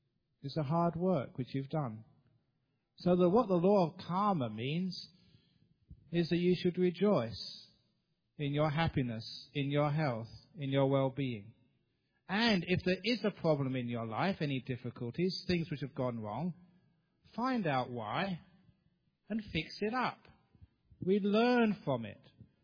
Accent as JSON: {"language": "English", "country": "Australia", "said": "Now, I come from Australia and come over here."}